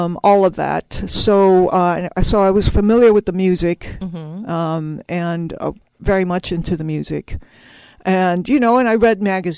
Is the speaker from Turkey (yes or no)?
no; Hong Kong; now in United States; me and my mother growing up in Hong Kong, making the transition to the States, going to school here. Moving to San Francisco with my boyfriend